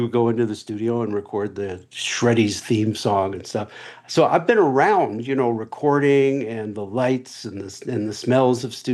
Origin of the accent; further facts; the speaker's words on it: Toronto, Ontario, Canada; I grew up in Toronto, and I'm, speaking of thankful, I mean, I'm thankful to have been born in that place at that time and into my family